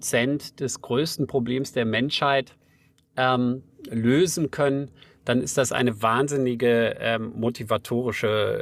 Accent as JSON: {"language": "German", "region": "North Rhine-Westphalia", "country": "Germany", "tie": "born or raised there", "said": "ich bin in der Nähe vom Ahrtal aufgewachsen und bei Bonn und habe auch Klassenkameraden aus dem Ahrtal gehabt."}